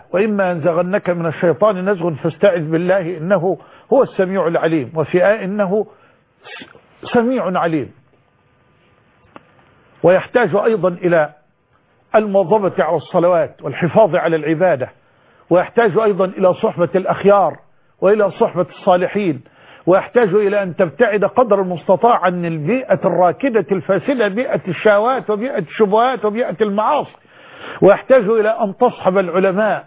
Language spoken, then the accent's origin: Arabic; Egypt; بلدنا مصر